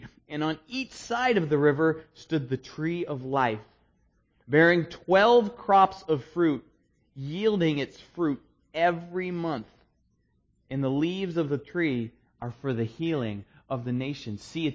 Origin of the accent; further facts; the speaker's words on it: Maine, United States; Now, you guys, I'm from Maine. There's springs in Maine.